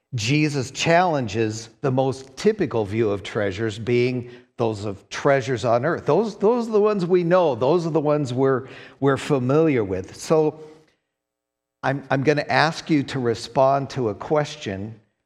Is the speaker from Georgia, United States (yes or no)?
no; Englewood, Colorado, United States; I grew up in Englewood, a suburb of Denver. We never locked our doors.